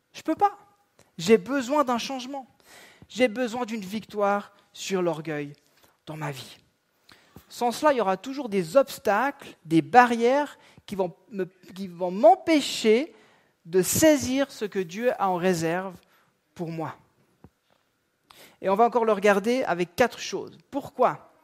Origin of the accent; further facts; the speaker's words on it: Switzerland; Mais je suis suisse, purée.